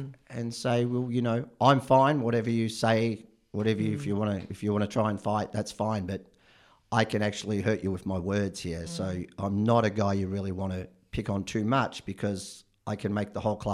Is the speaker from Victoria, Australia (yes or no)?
yes; Colac, Victoria, Australia; Yeah, I'm from Colac, and my dad was a bit of a sports hero down there